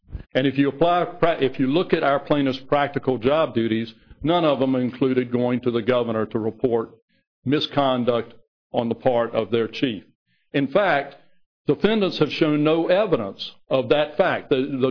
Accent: North Carolina, United States; from Forsyth County, North Carolina

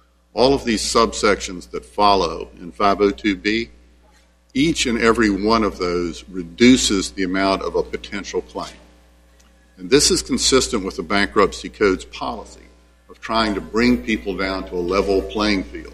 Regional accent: Chapel Hill, North Carolina, United States; from Chapel Hill, North Carolina.

